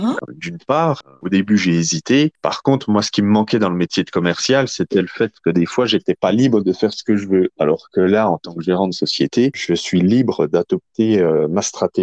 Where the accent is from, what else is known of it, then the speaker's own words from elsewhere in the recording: Belfort, Bourgogne-Franche-Comté, France; j'ai 32 ans. Je suis originaire de Belfort. J'ai grandi à Belfort. Je suis vraiment un Belfortin pure souche.